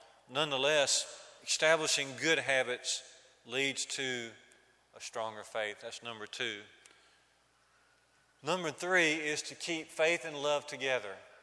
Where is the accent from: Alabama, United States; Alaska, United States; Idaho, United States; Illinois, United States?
Alabama, United States; Jasper; It was mentioned that I grew up in Jasper, Alabama